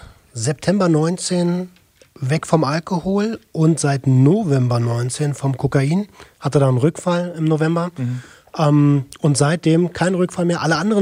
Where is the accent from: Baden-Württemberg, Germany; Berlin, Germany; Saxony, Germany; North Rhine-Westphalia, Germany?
Berlin, Germany; Ich komme aus Berlin. Habe als Jugendlicher relativ perspektivlos gelebt